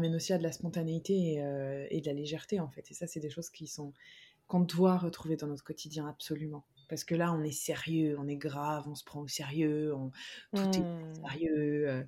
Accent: France; moi, je parle de la France parce que je suis française

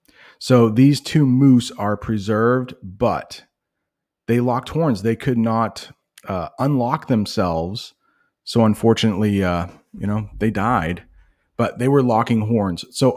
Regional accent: United States; So I'm an American guy that doesn't know much about soccer

